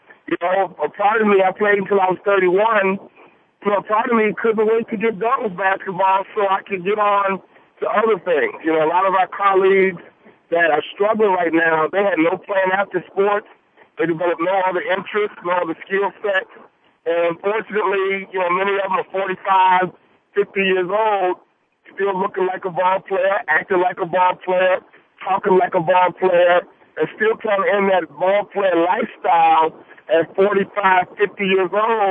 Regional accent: Chicago, Illinois, United States; as a kid growing up in Chicago, you know, you had to take that literally.

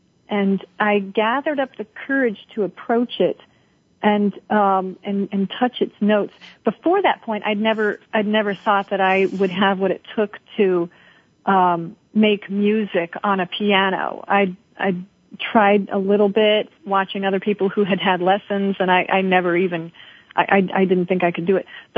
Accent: Missouri, United States; I've got 7 sisters, and we grew up in rural Missouri.

